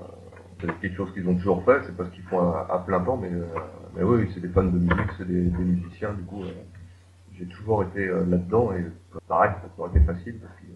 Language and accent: French; France; batteur français.